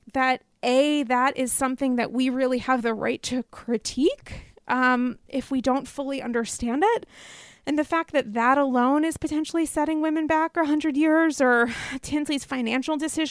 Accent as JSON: {"language": "English", "region": "Northeast", "country": "United States", "said": "And, you know, I'm from the East. I'm a Northerner. And I wasn't a debutante because that's not a thing we do."}